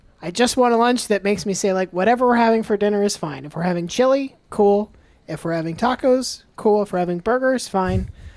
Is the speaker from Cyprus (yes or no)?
no; Gainesville, Florida, United States; born there; No, I was born in Gainesville.